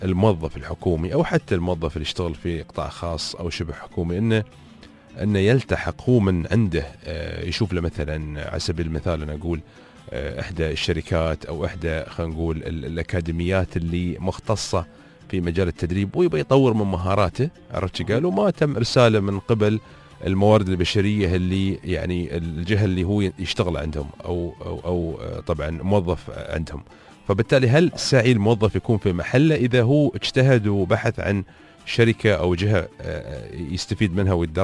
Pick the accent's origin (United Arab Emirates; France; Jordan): United Arab Emirates; Dubai; نحن عندنا في دبي